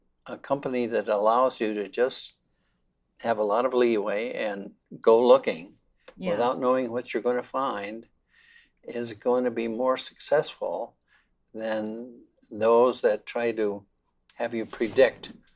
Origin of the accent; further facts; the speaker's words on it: Minnesota, United States; born there; Yeah, I was born in Minnesota.